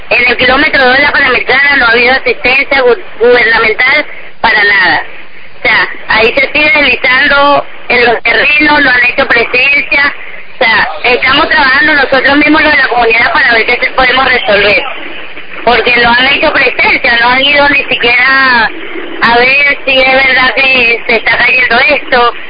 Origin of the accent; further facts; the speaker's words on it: Venezuela; merecemos vivir dignamente como venezolanos que somos, con la riqueza que tenemos.